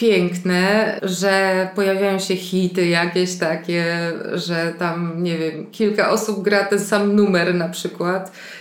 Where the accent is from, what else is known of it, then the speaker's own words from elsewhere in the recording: Warsaw, Masovian Voivodeship, Poland; No nie, no w połowie, znaczy jestem warszawianką.